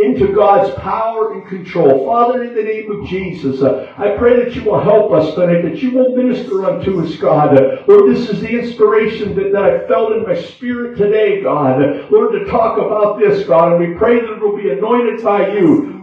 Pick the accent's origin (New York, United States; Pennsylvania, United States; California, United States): Pennsylvania, United States; You know, me, I grew up in Northwest Pennsylvania. I know how to do motorcycle things.